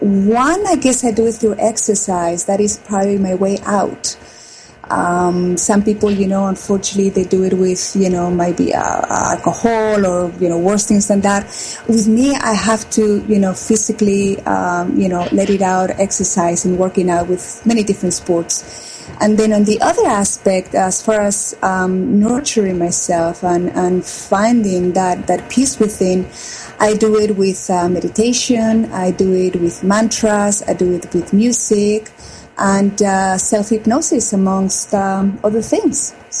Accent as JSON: {"language": "English", "town": "Madrid", "region": "Community of Madrid", "country": "Spain", "moved": "yes", "lives_now": "United States", "said": "Well, I'm originally from Spain, Madrid. I came to the United States back in 1995."}